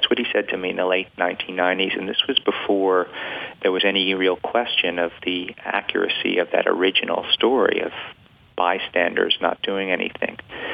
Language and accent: English; New York, United States; Well, I'm a New Yorker, and it is such a seminal New York crime.